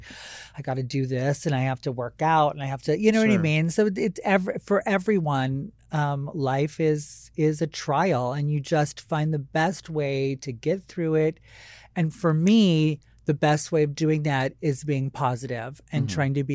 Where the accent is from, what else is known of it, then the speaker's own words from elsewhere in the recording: Hawaii, United States; And so I'm a local girl from Maui, and it's heartbreaking. My first job was in Lahaina.